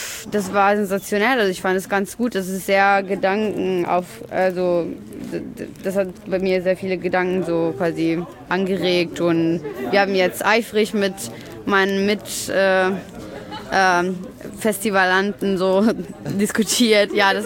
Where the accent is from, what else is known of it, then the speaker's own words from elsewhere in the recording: Venice, Veneto, Italy; ich komme aus Venedig.